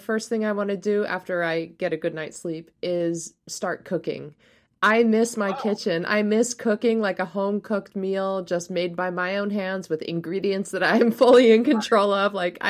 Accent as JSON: {"language": "English", "region": "East Coast", "country": "United States", "tie": "born or raised there", "also_born_or_lived": "Florida / Massachusetts", "said": "I grew up all along the East Coast, so I was born on the Gulf of Mexico in Florida, and then lived throughout, you know, my childhood and young adult life all the way up to Massachusetts, places in the middle."}